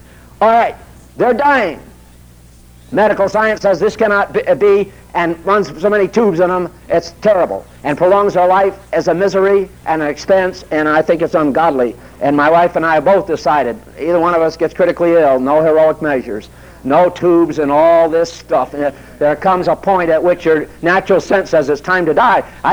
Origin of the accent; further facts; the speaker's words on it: Connecticut, United States; also born or lived in Maine; I'm a Yankee. I was born in Maine, raised in Connecticut.